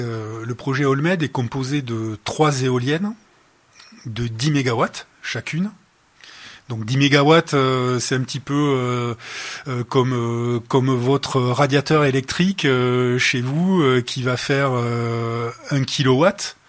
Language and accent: French; Occitanie, France; Il y a 10 ans, j'ai posé mes valises à Port-la-Nouvelle, donc vous l'entendez à mon accent, je suis pas tout à fait étranger à la région, après avoir bourlinguer un petit peu ailleurs.